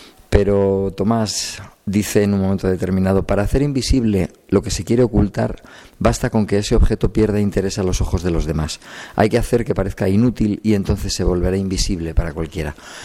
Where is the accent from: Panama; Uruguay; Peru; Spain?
Spain; yo soy español.